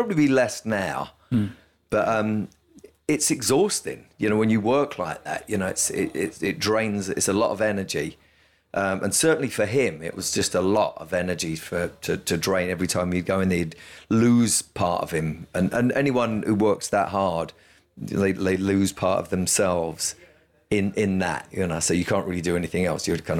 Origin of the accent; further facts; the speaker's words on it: London, United Kingdom; I'm from London, don't forget, as well.